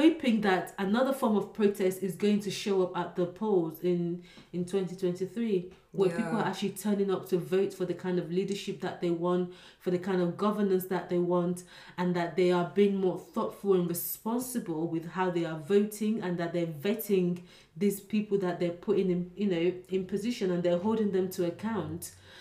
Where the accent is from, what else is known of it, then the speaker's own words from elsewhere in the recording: Nigeria; one of the things growing up in Nigeria, they always say, oh, you're the leaders of tomorrow